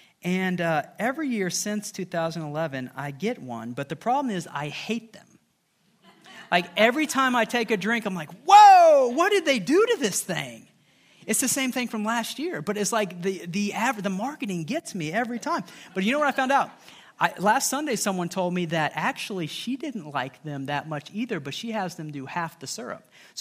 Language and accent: English; Rantoul, Illinois, United States; moved away; When I go back to my hometown, we were just back there a couple weeks ago, I feel like a part of me is still a part of that community. However, I'm not a part of that community of Rantoul, Illinois anymore. We've been gone for 12 years.